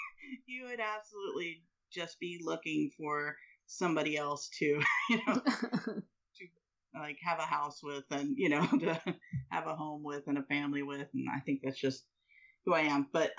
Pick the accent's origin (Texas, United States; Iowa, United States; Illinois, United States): Texas, United States; I'm from Texas, I'm from the South.